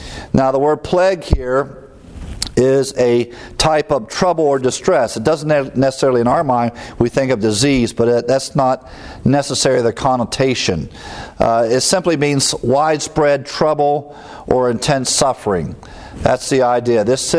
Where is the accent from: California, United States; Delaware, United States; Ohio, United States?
Ohio, United States; growing up in Ohio, Michigan was our neighbor. I've never been to Michigan.